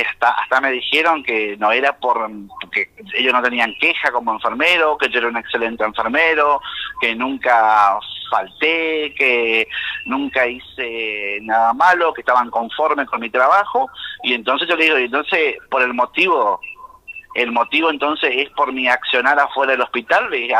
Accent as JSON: {"language": "Spanish", "town": "Santo Tomé", "region": "Corrientes", "country": "Argentina", "said": "Yo soy de Santo Tomé Corrientes."}